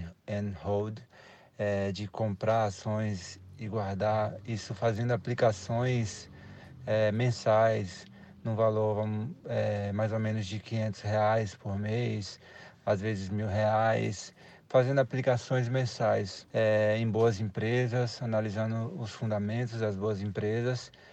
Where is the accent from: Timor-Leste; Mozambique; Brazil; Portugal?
Brazil; Feira de Santana, Bahia; eu sou da cidade de Feira de Santana, na Bahia.